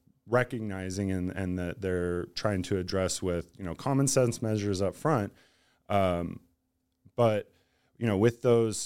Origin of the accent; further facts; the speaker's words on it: Spokane, Washington, United States; So I grew up in Spokane.